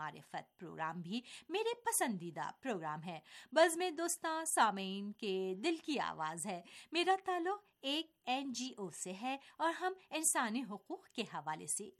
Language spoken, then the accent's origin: Urdu; Srinagar, Jammu and Kashmir, India; میرا تعلق سری نگر سے ہے،